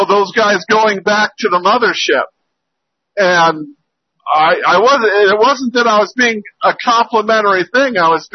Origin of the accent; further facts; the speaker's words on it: Utah, United States; born there; You know, I was born in Utah. I went to school in Utah.